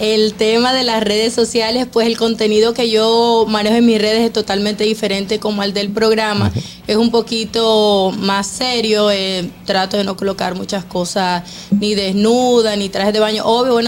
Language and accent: Spanish; Valledupar, Cesar, Colombia; Sí, mira, yo soy de Valledupar. Imagínate que yo era vecina